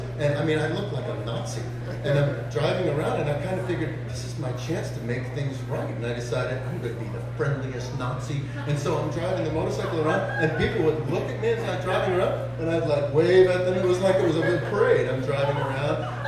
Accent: United States; I said, I'm an American.

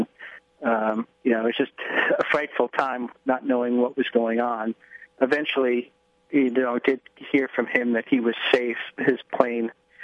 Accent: Staten Island, New York, United States; I grew up in the New York area. I was born on Staten Island.

